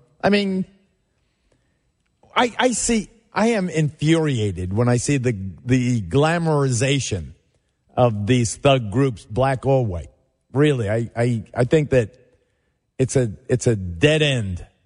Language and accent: English; Williamsburg, New York, United States; born or raised there; also born or lived in West Babylon